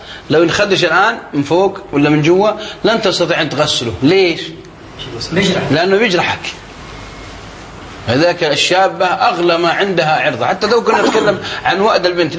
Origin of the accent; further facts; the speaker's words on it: Najd, Saudi Arabia; لأن العوام عندنا في نجد يقولون حكمة يقولون الرجال عيبه بجيبه